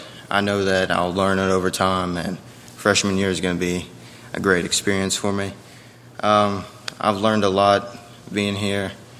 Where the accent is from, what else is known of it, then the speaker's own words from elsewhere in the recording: Winston-Salem, North Carolina, United States; born there; I was born in Winston-Salem, North Carolina, and I've grown up loving baseball and golf